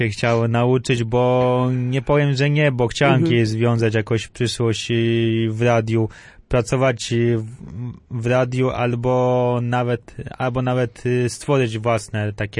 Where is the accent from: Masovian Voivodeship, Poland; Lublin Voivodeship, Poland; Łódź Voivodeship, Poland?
Masovian Voivodeship, Poland; Ostrów Mazowiecka; now in Warsaw, Poland; Jestem z Warszawy, ale pochodzę z Ostrowi Mazowieckiej. To jest w kierunku Białegostoku, pomiędzy Warszawą a Białymstokiem.